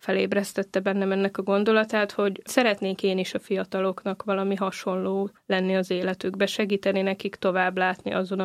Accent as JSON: {"language": "Hungarian", "town": "Mukachevo", "region": "Zakarpattia Oblast", "country": "Ukraine", "lives_now": "Hungary", "said": "Kárpátaljáról jöttem, ezt mindig el szoktam mondani, Munkácsról. Lelkész vagyok, ez is mindig fontos, református lelkipásztor."}